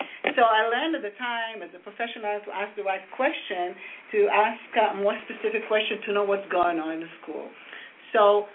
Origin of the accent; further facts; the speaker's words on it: Israel; English is a second language; moved away; I came from Israel, so in every year when the school starts, the teacher asks, what the expectation?